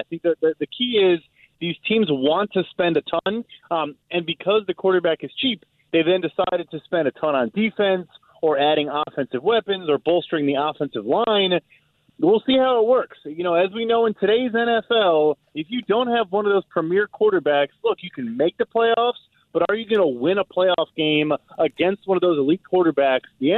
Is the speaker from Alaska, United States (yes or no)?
no; Chicago, Illinois, United States; Look, I am from Chicago. I'm a little bit biased